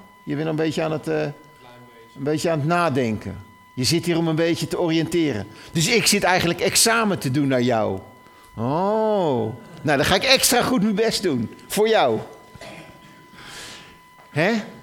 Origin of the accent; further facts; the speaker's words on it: Rotterdam, South Holland, Netherlands; now in Groningen, Netherlands; Hoe kan het nou toch dat ik als Rotterdammer in één keer Gronings kan verstaan? Hoe is het mogelijk? Omdat ik hier al 22 jaar woon.